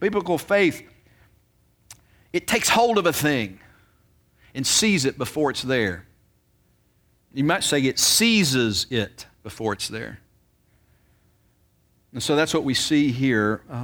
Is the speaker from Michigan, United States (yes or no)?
no; Virginia, United States; moved away as an adult; And I wasn't from around here. I moved down here from Virginia and was transferred down here by the job I worked with.